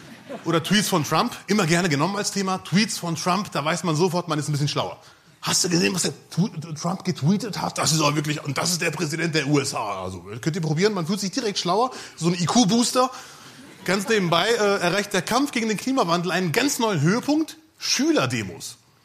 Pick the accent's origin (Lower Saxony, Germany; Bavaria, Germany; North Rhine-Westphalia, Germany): North Rhine-Westphalia, Germany; Bielefeld; ich komme aus Bielefeld.